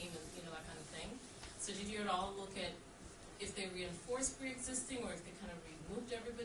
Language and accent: English; Kenya; because I'm Kenyan, and land is like the biggest problem there is